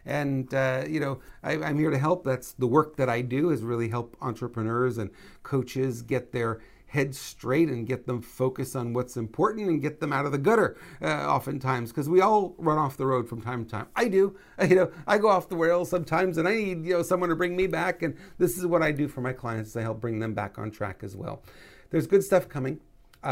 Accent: Montreal, Quebec, Canada; when I grew up in Montreal

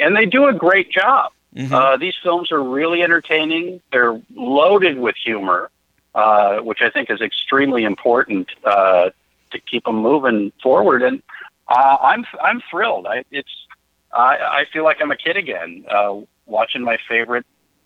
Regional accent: Hopkins, Minnesota, United States; It's Solo is a Edina. And I'm from Hopkins, so you know how I feel about that.

